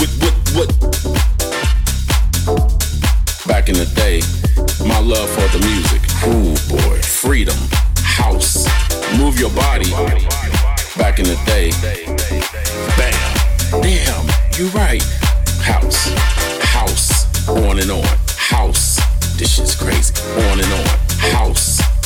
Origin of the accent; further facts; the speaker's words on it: Chicago, Illinois, United States; I'm from Chicago. I gotta play house music.